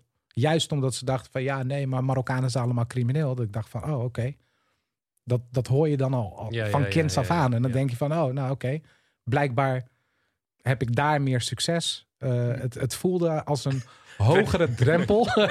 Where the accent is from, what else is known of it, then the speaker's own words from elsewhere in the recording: Culemborg, Gelderland, Netherlands; also born or lived in Tiel; ik ben wel opgegroeid in een volksbuurtje in Culemborg, waar voornamelijk ook Marokkaanse jongeren woonden.